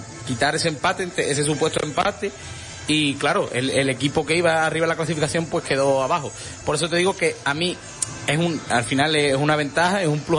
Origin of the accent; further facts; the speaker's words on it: Huelva, Andalusia, Spain; porque al final somos de Huelva, como decimos aquí, somos de esta tierra tan bonita como es Huelva